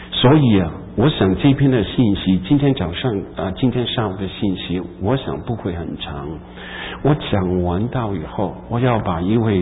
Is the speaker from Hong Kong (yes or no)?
yes; Hong Kong; 我在香港长大的时候，因为我的家庭是贫穷的家庭